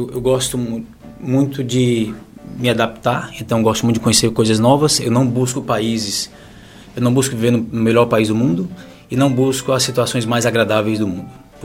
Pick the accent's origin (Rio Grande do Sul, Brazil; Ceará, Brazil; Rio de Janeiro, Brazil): Ceará, Brazil; Fortaleza; moved away; eu cresci em Fortaleza, no Ceará, lá no Brasil, num bairro periférico, num bairro muito simples, para não dizer pobre